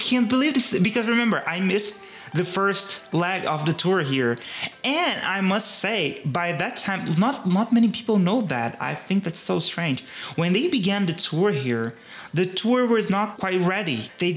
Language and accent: English; Brazil; English is a second language; I'm from Brazil, so Latin America